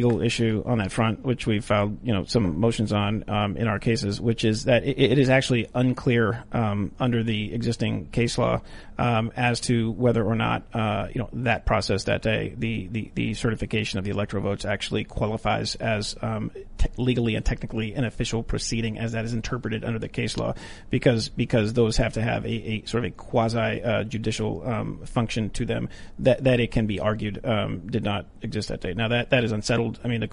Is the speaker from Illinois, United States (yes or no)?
no; Pennsylvania, United States; I'm from Western Pennsylvania.